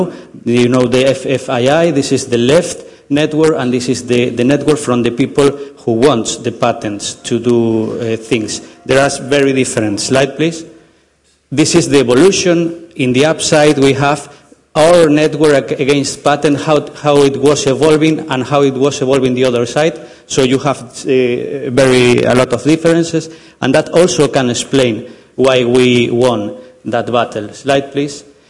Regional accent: Galicia, Spain; now in Konstanz, Germany; I come from Galicia. I'm studying in Universität Konstanz here in Deutschland.

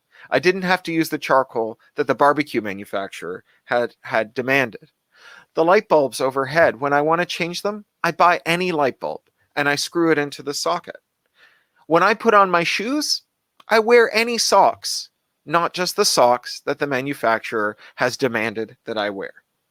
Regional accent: United Kingdom; now in Los Angeles, United States; Now, 5 years ago, I moved from the United Kingdom here to Los Angeles. And here in Los Angeles, 5 years later, we are in routine contact with my family in London and in Wales and in Toronto.

